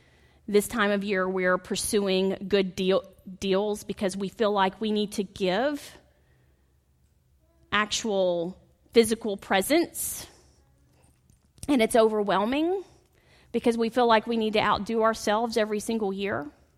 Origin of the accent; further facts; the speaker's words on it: Bridge City, Texas, United States; One of the things I love about this Texas city is it's so much like my hometown in Bridge City.